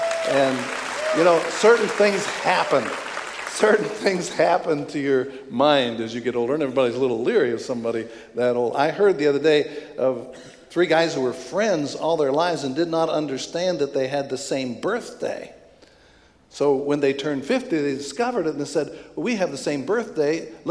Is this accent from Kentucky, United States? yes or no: yes; Kentucky, United States; So even though I'm from Kentucky and even though I'm over 70